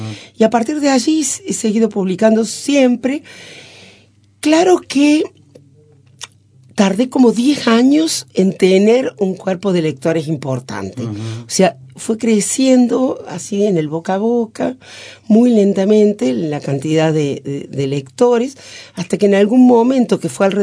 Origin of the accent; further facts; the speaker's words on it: Córdoba, Argentina; now in Sierras Chicas, Argentina; Cordobesa, así es. Nací en Córdoba, en la provincia, en un pueblo de la provincia. Me he criado en Córdoba, salvo una breve estancia en la Patagonia y los viajes y demás. Siempre he vivido en Córdoba y ahora en un pequeño pueblito de las Sierras Chicas